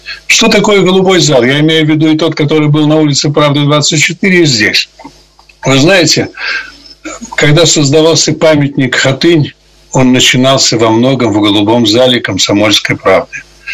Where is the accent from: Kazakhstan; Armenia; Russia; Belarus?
Belarus; Mogilev, Mogilev Region; born there; я родился в Могилеве. У меня половина родственников живет в Кричевском районе. Я регулярно бываю в Белоруссии